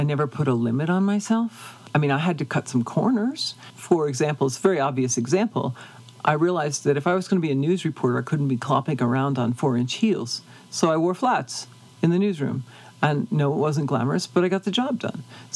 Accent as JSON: {"language": "English", "region": "New York", "country": "United States", "tie": "born or raised there", "said": "I grew up in upstate New York. We often went to New York City. My family's 16 generations New Yorkers, so we are really New Yorkers."}